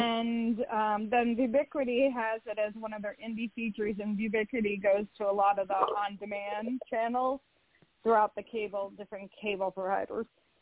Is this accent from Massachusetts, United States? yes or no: yes; Salem, Massachusetts, United States; born there; Well, I was born in Salem, Massachusetts, so that's my wicked background.